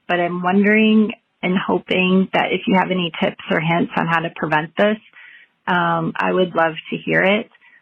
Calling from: Minnesota, United States; I'm calling from Minnesota.

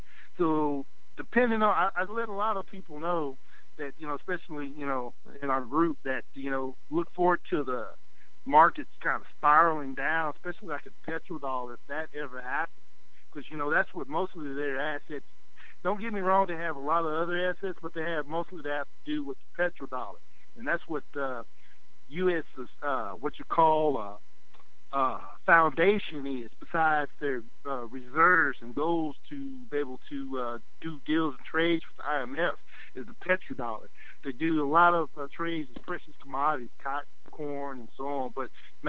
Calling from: Lubbock, Texas, United States; from Lubbock, Texas.

